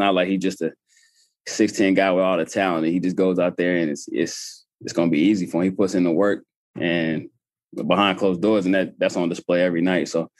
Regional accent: Charlotte, North Carolina, United States; Yeah, I mean, we grew up in Tobacco Row right up the street in Charlotte.

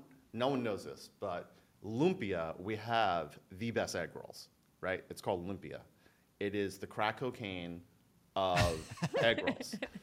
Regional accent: Philippines; I'm Filipino, right? So I'm very particular if I'm going to order some Filipino stuff

